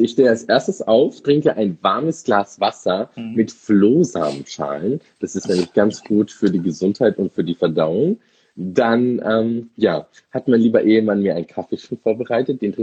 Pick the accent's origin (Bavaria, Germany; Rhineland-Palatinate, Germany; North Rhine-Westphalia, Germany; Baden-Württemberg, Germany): Bavaria, Germany; Munich; Ich bin ja waschechter Münchner Bayer.